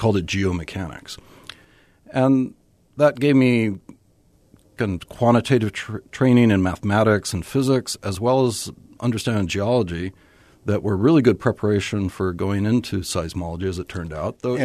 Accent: Casper, Wyoming, United States; born there; also born or lived in Dallas, Texas; I was born in Casper, Wyoming. He was doing mapping for the geology program.

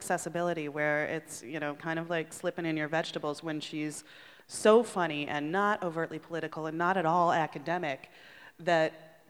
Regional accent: Chicago, Illinois, United States; And also, I'm from Chicago, so I know Sam Irby personally, and I've kind of seen her come up, and just exactly what you said.

